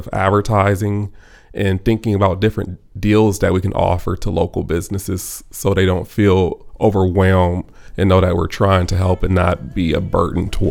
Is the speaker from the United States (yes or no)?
yes; Flint, Michigan, United States; now in Lansing, United States; More information about myself is that I grew up in Flint, so I'm a native Michigander, and I moved here to Lansing about 4 years ago